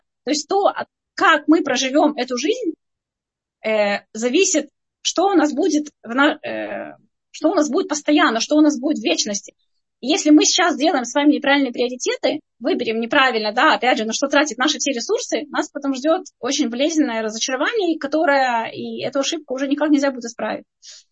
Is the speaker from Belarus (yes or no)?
no; Odesa, Odesa Oblast, Ukraine; я одесситка, выросла на море и привыкла летом каждое утро ходить на море